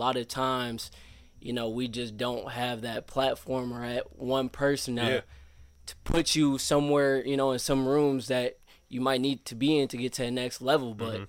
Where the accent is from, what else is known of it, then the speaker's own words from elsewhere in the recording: Romulus, Michigan, United States; Yeah, so I grew up in Romulus, but I went to Woodhaven, played sports, you know, I had a close family.